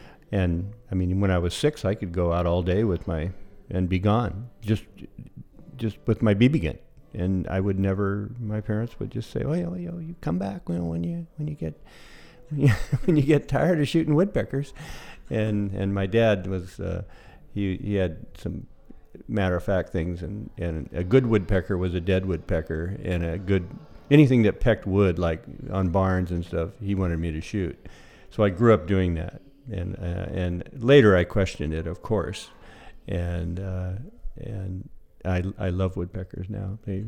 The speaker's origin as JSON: {"language": "English", "town": "Potter Valley", "region": "California", "country": "United States", "tie": "born or raised there", "said": "I grew up in Potter Valley and spent my whole life there. I will be 69 soon, and I've been away, of course, at school for 15 years, but basically I'm a farm-raised boy."}